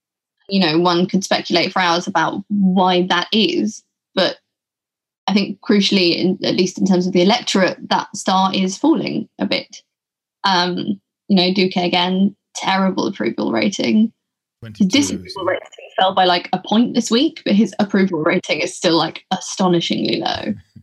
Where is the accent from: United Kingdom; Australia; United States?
United Kingdom; as a Brit, as a fellow Brit